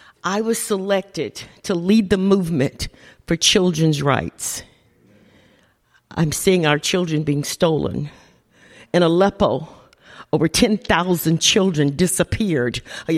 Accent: Dyersburg, Tennessee, United States; born there; I was born in Dyersburg, Tennessee. Amen. And I'm back home for a short season as we've traveled the nations of the world.

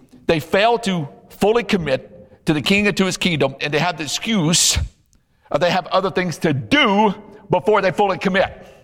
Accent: Louisiana, United States; See, I grew up in Louisiana. If it went 105 degrees with 102% humidity, you would think it was snow.

